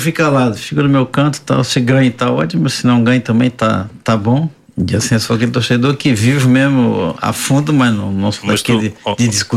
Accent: Santa Catarina, Brazil; Em Santa Catarina, de onde eu sou, 40%, e até hoje, é Vasco e 40% Flamengo.

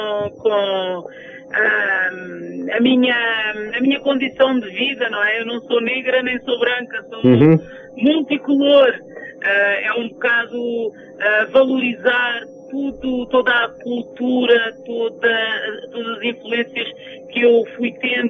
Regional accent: Lisbon, Portugal; born there; eu sou bilíngue, sou uma pessoa que cada vez mais me quero apresentar como uma mulher bilíngue, nascida em Portugal, em Lisboa, mas com uma origem cabo-verdiana. Todos os meus ancestrais são africanos, cabo-verdianos, crioulos, portugueses

